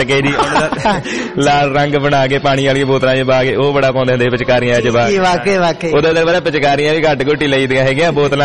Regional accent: Khosa, Punjab, India; ਪਿੰਡ ਖੋਸਾ ਜੀ

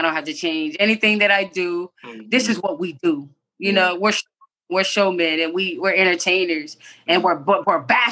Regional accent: Reading, Pennsylvania, United States; Yeah, so I grew up in Redding, Virginia. So about an hour and a half from Philadelphia.

